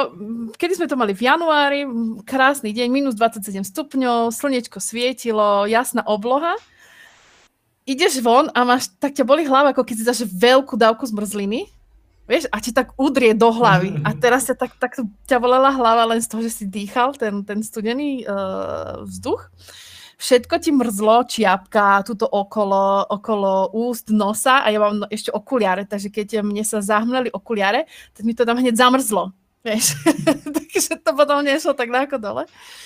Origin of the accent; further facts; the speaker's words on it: southern Slovakia, Slovakia; moved away as an adult; now in Finland; A teda ja pochádzam zo Slovenska, konkrétne z južného, krásneho, teplého Slovenska a študovala som vo Zvolene na lesníckej fakulte a neskôr som sa dostala do Fínska, kde som tiež študovala lesníctvo